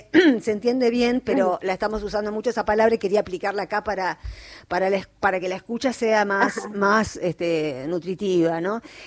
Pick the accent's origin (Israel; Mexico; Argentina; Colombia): Argentina; Quilmes, Buenos Aires Province; me hizo acordar de mi infancia en Quilmes